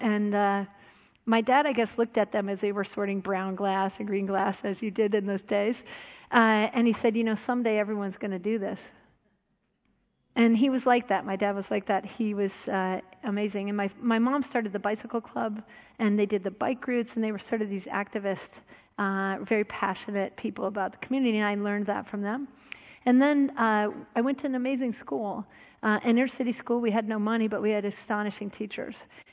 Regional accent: Buffalo, New York, United States; Now, I grew up in Buffalo, New York, and my parents were very entrepreneurial people.

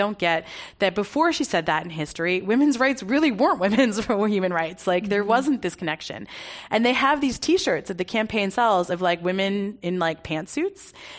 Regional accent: United States; born there; I was born in America, so I'm an American and frankly an anchor baby because I gave my parents nationality.

